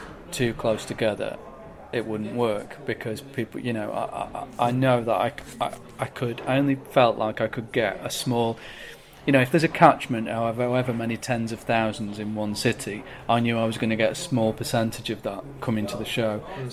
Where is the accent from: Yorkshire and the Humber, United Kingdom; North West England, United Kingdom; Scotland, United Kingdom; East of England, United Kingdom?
North West England, United Kingdom; Manchester; also born or lived in Brighton; So Manchester was a no-brainer because it's my hometown.